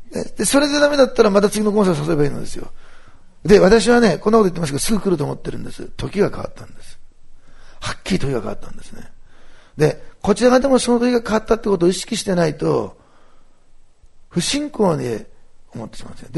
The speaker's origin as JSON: {"language": "Japanese", "region": "Osaka", "country": "Japan", "tie": "born or raised there", "said": "せっかく兵庫に行くんだから、ね、ふるさとの大阪でも福音を語れたらいいなって"}